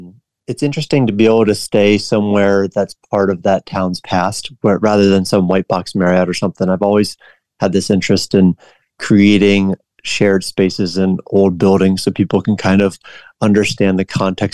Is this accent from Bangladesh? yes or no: no; Florida, United States; and it's something that I used to like a lot, you know, growing up in Florida.